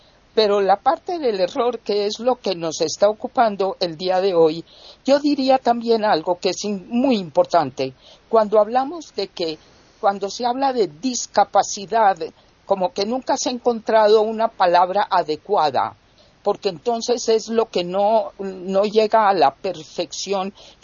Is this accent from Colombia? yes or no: yes; Colombia; aquí en mi país, en Colombia